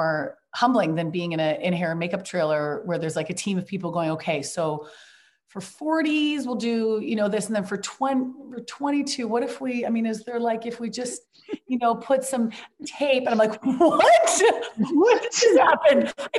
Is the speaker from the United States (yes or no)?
no; Vancouver, British Columbia, Canada; So I was up in my hometown of Vancouver where we were going to be shooting